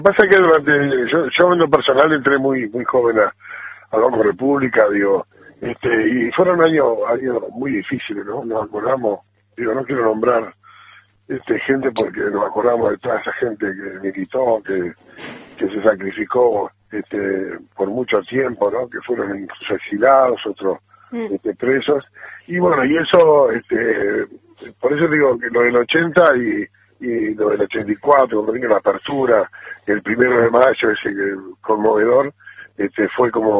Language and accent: Spanish; Uruguay; Mirá, para mí significa, como muchos uruguayos orientales que estuvimos luchando en la dictadura